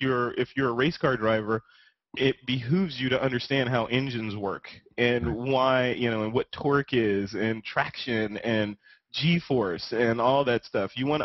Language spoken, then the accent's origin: English; Chicago, Illinois, United States; So I'm a Midwestern boy, right? So I'm out of Chicago initially. That's where I was coming from. So I'm from the Midwest